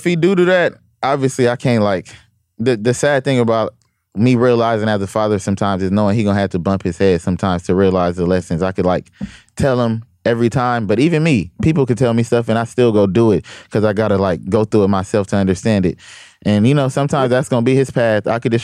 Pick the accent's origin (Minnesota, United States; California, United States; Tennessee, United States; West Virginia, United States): California, United States; Compton; Because I'm a blood from Compton, or a nigga from Compton with a different message.